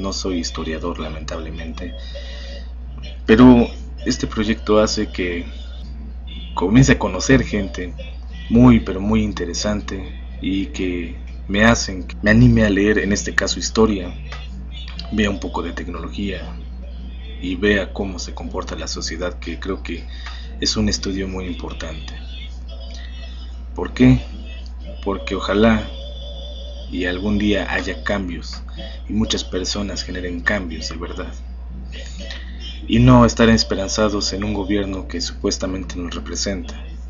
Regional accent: Mexico; Somos mexicanos

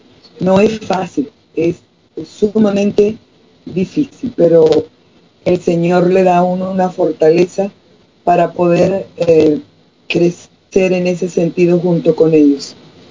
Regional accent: Cabimas, Zulia, Venezuela; Y sí, soy de Cabima, estado Zulia, Venezuela.

